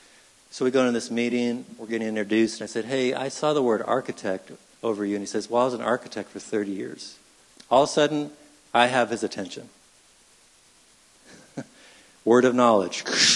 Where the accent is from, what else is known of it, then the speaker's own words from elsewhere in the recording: Michigan, United States; I grew up in Michigan. I've never experienced 80-mile-per-hour winds.